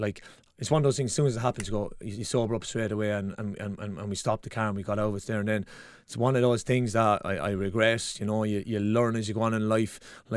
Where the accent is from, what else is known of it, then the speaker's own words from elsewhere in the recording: Kilkenny, Leinster, Ireland; born there; I was born in Kilkenny and had a great career.